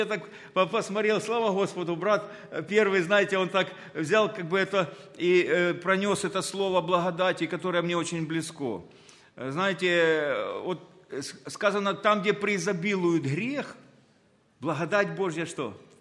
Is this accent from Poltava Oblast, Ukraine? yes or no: no; Zaporizhzhia, Zaporizhzhia Oblast, Ukraine; я из Запорожья, и имею жену, двоих детей, 7 внуков